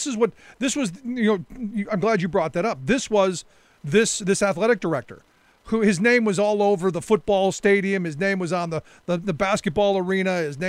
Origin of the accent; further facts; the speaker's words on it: Ohio, United States; So it looks like my home state of Ohio going through a little bit of, my new state of Pennsylvania has went through a couple years ago.